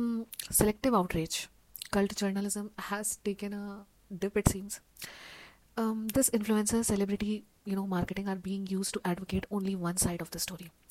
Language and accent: English; India; having an experience of an Indian, you know, I am an Indian citizen